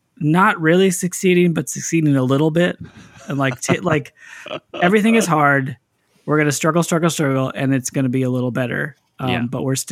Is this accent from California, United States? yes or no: yes; California, United States; In Northern California.